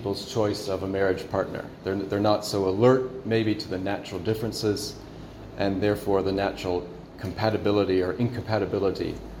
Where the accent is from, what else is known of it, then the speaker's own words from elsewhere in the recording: United States; not just because I'm an American, but because the data is so extensive